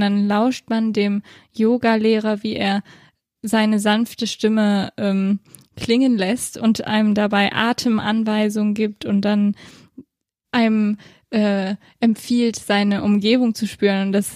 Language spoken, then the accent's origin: German; Wuppertal, North Rhine-Westphalia, Germany; Warum? Wir kommen doch aus Wuppertal.